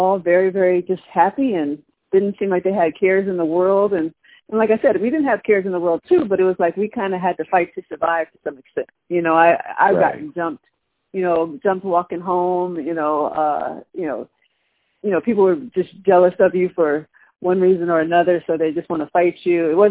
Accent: Los Angeles, California, United States; but I was raised in South Central, Crenshaw and Slauson, anyone from California would know. Okay. So that, it is a black neighborhood.

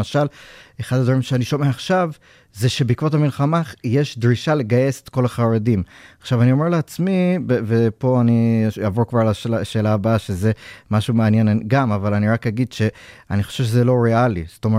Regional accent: New York, United States; אני גדלתי בניו יורק בברוקלין, והיה לנו בקהילה חרדית

